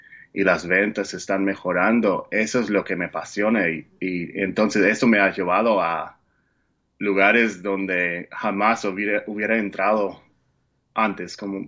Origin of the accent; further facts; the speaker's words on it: United States; Spanish is a second language; primero soy 800.000% gringo.